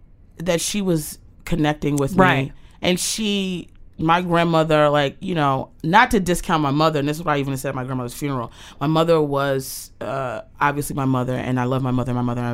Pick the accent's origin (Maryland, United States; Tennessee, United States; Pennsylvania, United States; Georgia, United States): Maryland, United States; I'm born and raised in Maryland, never heard burger cookie.